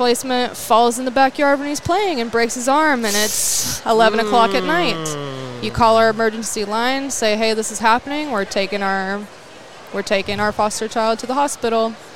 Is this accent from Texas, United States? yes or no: yes; Sanger, Texas, United States; Yes. I grew up here, actually. I grew up in Sanger, so okay. I've always been around here.